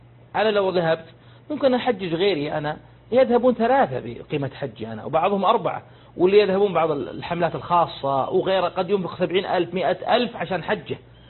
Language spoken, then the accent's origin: Arabic; Dammam, Eastern Province, Saudi Arabia; أحد التجار عندنا بالدمام